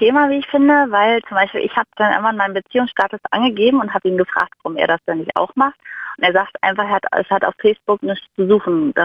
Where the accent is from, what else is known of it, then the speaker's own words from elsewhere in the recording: Mecklenburg-Vorpommern, Germany; Also ich komme ursprünglich aus Mecklenburg